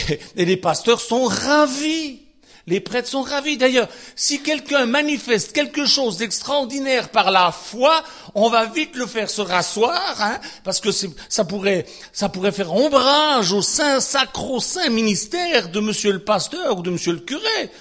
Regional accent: Switzerland; C'est pourquoi, moi, ça, je suis suisse. Au début, j'étais pas dans mon pays ici, donc ça marchait super bien.

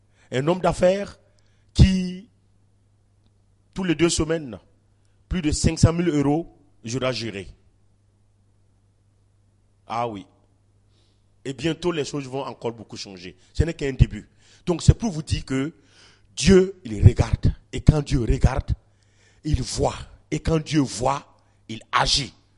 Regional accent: Ouagadougou, Centre, Burkina Faso; Mais toutes les fois que je viens, je me sens comme si j'étais chez moi à Ouagadougou.

